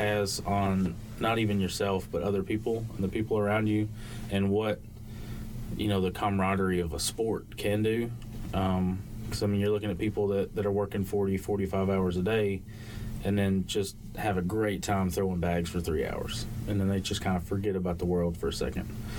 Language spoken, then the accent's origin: English; Ripley, Tennessee, United States; now in Hot Springs, United States; We're from Tennessee. I'm from Ripley. She's from Dyersburg.